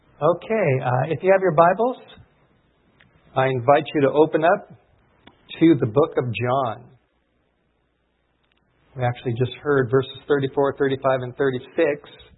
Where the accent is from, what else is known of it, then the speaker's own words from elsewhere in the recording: North Hollywood, California, United States; I grew up in the North Hollywood area, and I tell you, being up here is just fantastic to be out of Los Angeles.